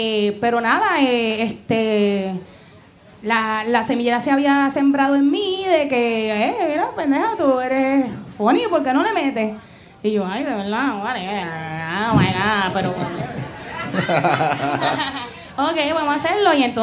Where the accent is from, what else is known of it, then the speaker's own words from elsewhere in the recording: Bayamón, Puerto Rico; Yo soy de Bayamón, a mí eso no me da miedo.